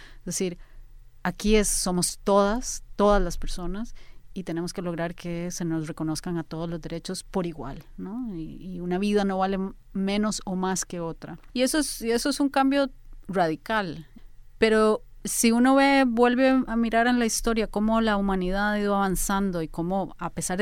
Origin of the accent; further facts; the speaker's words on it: Costa Rica; yo soy una mujer, soy costarricense, tengo discapacidad, soy una mamá, tengo mediana edad